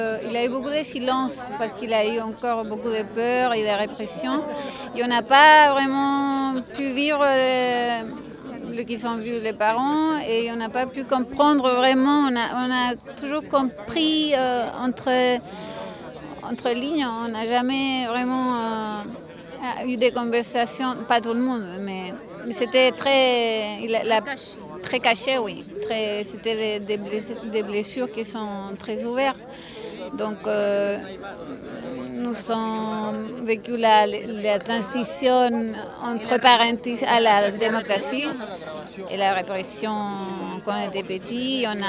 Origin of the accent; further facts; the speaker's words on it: France; born there; Et moi, je suis née en France parce que mon père il a pu s'enfuir en 1974.